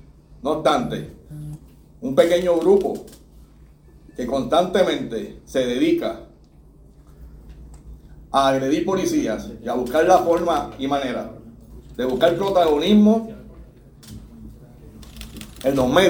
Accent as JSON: {"language": "Spanish", "country": "Puerto Rico", "said": "Somos parte de este pueblo, somos parte de Puerto Rico, vivimos en Puerto Rico"}